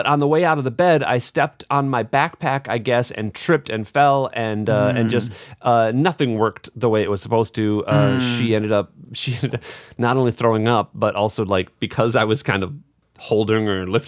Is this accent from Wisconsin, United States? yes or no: yes; Lake Mills, Wisconsin, United States; Oh, she lives in Lake Mills, so my hometown.